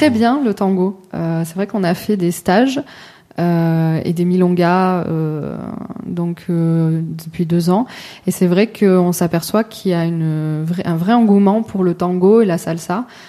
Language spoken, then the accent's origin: French; Toulouse, Occitanie, France; now in Lozère, France; Alors, moi je suis originaire de Midi-Pyrénées, la région toulousaine. D'accord. Voilà. Et enfin, mon père était de ce côté-là, donc Baroul, voilà, c'est de ce côté-là. Après, ma mère, elle était provençale. Et moi, je me suis mise en Lozère